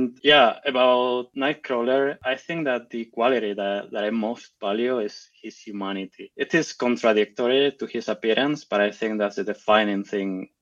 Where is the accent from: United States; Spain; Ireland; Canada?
Spain; And well, I'm from Spain. I think you can see that from my accent.